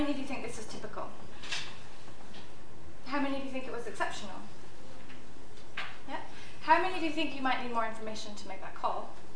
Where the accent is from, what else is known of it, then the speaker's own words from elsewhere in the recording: United States; whether they come from big bad states like my home country, the US, or countries like China